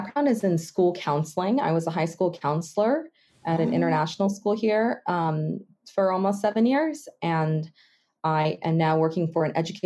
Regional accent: Los Angeles, California, United States; growing up in Los Angeles where it was at home, it was Japanese, and outside of the home, it was all English.

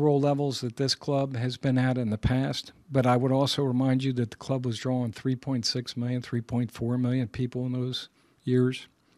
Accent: New York, United States; I'm a New Yorker. I don't think anybody can be that positive.

